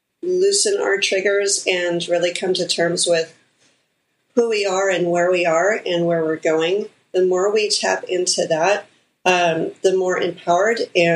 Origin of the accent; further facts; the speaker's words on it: California, United States; Well, yes, I'm from the Bay Area and born and raised in the area.